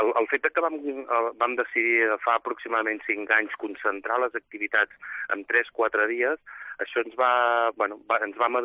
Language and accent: Catalan; Banyoles, Catalonia, Spain; nosaltres expliquem sempre que som de Banyoles, que estem molt orgullosos de mostrar la nostra ciutat